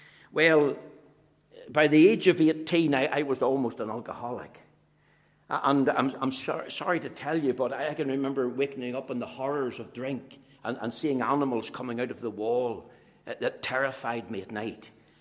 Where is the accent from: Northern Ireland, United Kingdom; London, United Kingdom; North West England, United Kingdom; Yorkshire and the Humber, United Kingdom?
Northern Ireland, United Kingdom; Belfast; also born or lived in Macrofield; I was born in Macrofield. And then as a child, I moved to Belfast.